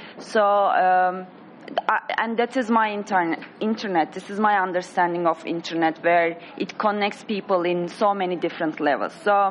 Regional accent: Turkey; I'm originally from Turkey.

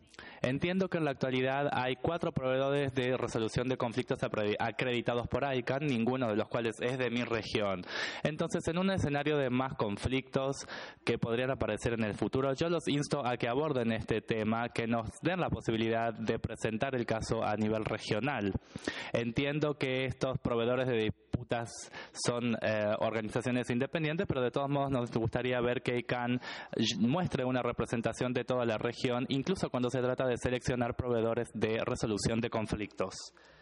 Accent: Argentina; soy de Argentina

